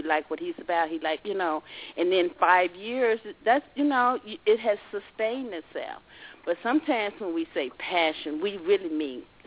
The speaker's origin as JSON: {"language": "English", "region": "the South", "country": "United States", "tie": "born or raised there", "said": "Because, again, I was raised in the South, and it was just a lot we just didn't know about."}